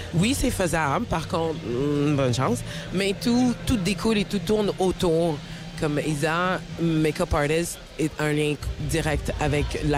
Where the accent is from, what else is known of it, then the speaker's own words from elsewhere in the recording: Montreal, Quebec, Canada; Je suis née et j'ai été élevée à Montréal. Et ensuite, j'ai déménagé à Québec pour 12 ans. Je suis retournée à Montréal pour me fiancer.